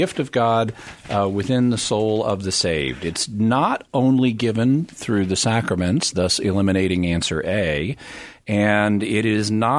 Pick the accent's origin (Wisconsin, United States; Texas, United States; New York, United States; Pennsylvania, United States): Texas, United States; also born or lived in Arkansas; now in Southern California, United States; Only I'm from Texas and Arkansas. I just live in Southern California.